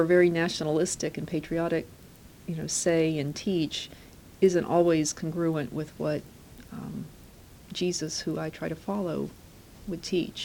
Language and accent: English; United States; while I love my country and I'm very grateful to be here, I'm proud of being an American